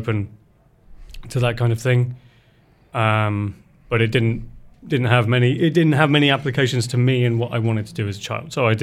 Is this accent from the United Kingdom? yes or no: yes; England, United Kingdom; So I'm English, so I don't have a particularly happy face